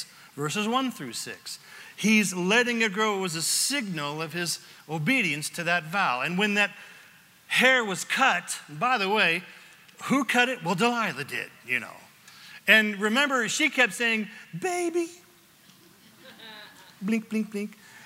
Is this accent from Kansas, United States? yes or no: no; California, United States; By the way, I used to be a Californian, so I can say that. I'm from California.